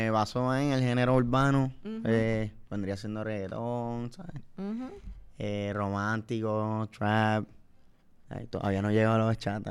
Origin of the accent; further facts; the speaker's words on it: New York, United States; born there; Y, pues, nací en Nueva York, vengo de Nueva York.